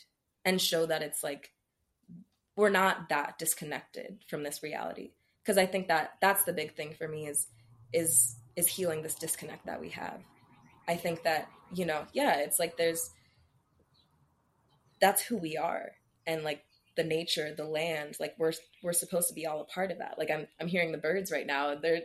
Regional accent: Detroit, Michigan, United States; born there; So I was born in Detroit, and there's just like a huge movement of urban ag and returning to the land there.

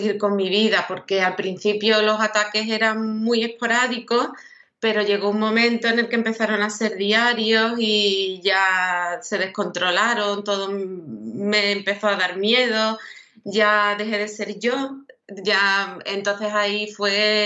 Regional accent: Rota, Andalusia, Spain; now in El Puerto de Santa María, Spain; Bueno, soy de Rota, pero vivo en el puerto de Santa María, en Cádiz.

